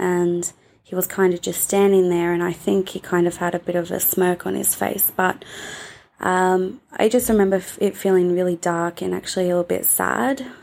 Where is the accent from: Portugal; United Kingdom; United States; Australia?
Australia; I'm from Australia.